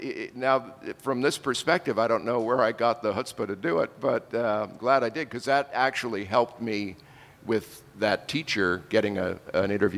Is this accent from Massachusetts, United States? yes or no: yes; Haverhill, Massachusetts, United States; in the house I grew up in Haverhill, Massachusetts.